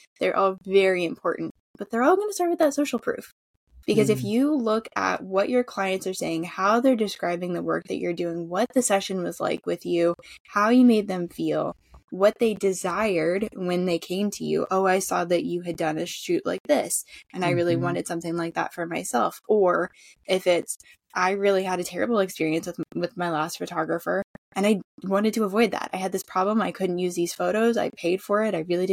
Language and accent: English; North Carolina, United States; I'm from North Carolina.